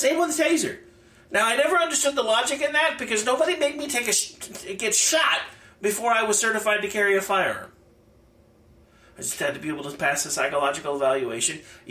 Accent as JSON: {"language": "English", "town": "Midwest City", "region": "Oklahoma", "country": "United States", "tie": "born or raised there", "said": "moved to the country about almost 5 years ago, but I still consider Oklahoma City, Midwest City, my hometown."}